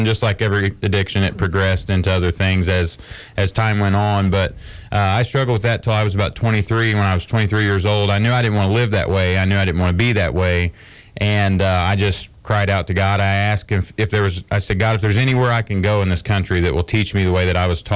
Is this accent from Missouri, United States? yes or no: yes; Missouri, United States; now in Sidell, United States; Well, I grew up actually in Missouri, and I moved to Lifeline. I moved to Urbana